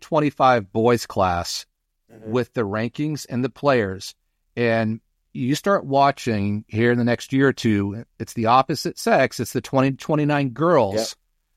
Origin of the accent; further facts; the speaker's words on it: Kokomo, Indiana, United States; I grew up in Kokomo with Kerry Hungate